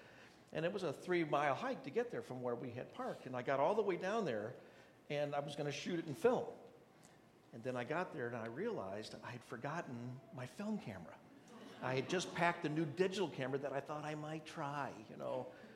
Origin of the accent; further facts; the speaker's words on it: Alaska, United States; And of course, immediately, I grew up in Alaska. So we would go out and take pictures of each other skiing and rafting and doing all these things.